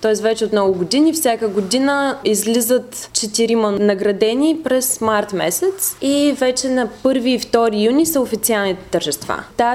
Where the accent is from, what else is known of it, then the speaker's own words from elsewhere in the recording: Dimitrovgrad, Haskovo Province, Bulgaria; Само ние сме от България. Имало още двама българи в предишните 20 години, преди това нямало.